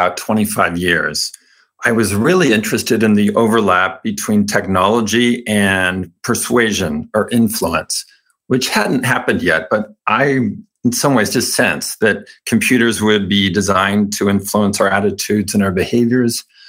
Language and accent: English; California, United States; I was raised Mormon in California